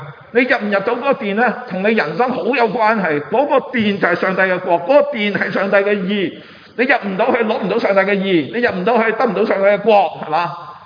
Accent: Hong Kong; 我是香港人

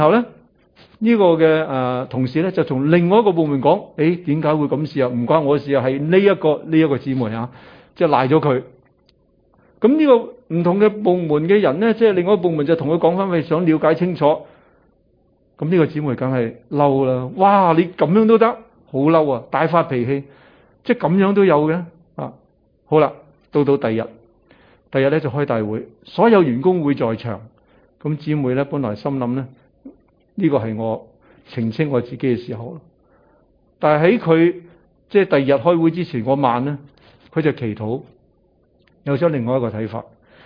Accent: China; 我哋中国人

